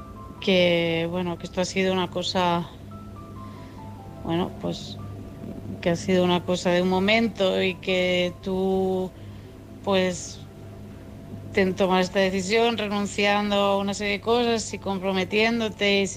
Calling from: Barcelona, Catalonia, Spain; de Barcelona

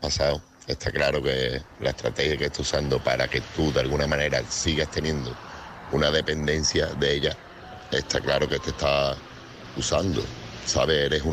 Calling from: Seville, Andalusia, Spain; Buenas noches … corresponsal de Sevilla.

